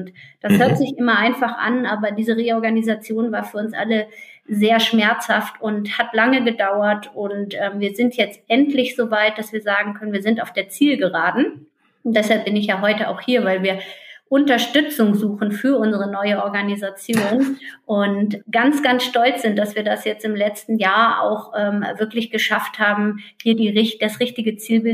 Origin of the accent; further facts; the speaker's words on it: Northern Germany, Germany; now in Frankfurt, Germany; in meine Heimat in Norddeutschland